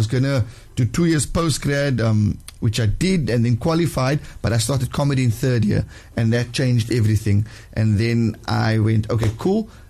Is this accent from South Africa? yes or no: yes; Heathfield, Western Cape, South Africa; I grew up in Heathfield at St. Anthony's Primary.